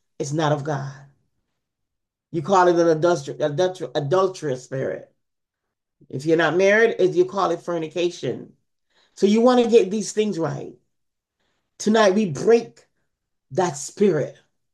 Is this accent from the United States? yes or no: no; Jamaica; I'm from Jamaica. I'm from a Jamaican heritage. I'm a Jamaican.